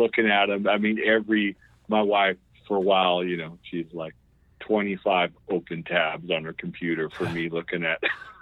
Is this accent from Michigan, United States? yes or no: yes; Detroit, Michigan, United States; But I knew it from growing up in Detroit.